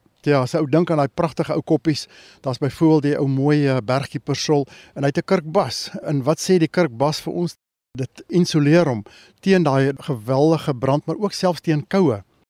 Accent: Johannesburg, Gauteng, South Africa; En as kind sit in Linden, Johannesburg gebly en ons het so op die buitewyke van Johannesburg gebly.

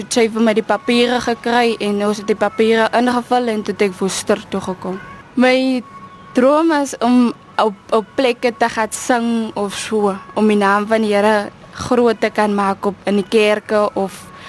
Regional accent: Porterville, Western Cape, South Africa; Ek is van Porterville, ek is nou 2 jaar en 'n paar maande hier by die instituut

